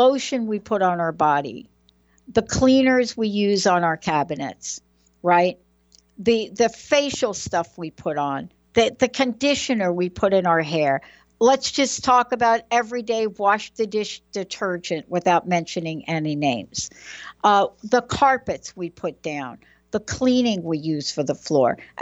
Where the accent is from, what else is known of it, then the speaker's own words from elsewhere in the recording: New York, United States; I was born in New York, right?